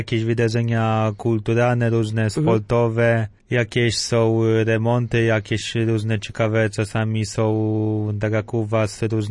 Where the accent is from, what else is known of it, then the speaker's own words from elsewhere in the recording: Ostrów Mazowiecka, Masovian Voivodeship, Poland; now in Warsaw, Poland; Jestem z Warszawy, ale pochodzę z Ostrowi Mazowieckiej. To jest w kierunku Białegostoku, pomiędzy Warszawą a Białymstokiem.